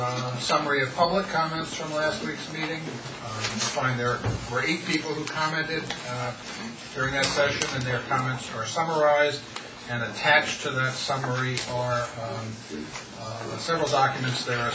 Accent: New Jersey, United States; I'm a public member. I'm from Mercer County.

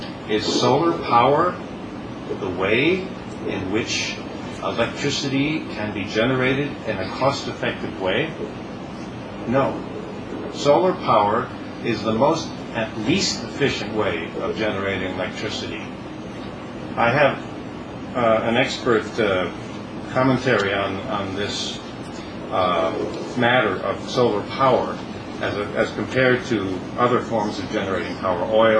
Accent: Florida, United States; Another project in my home state of Florida, the DeSoto project, claimed 25 million peak production.

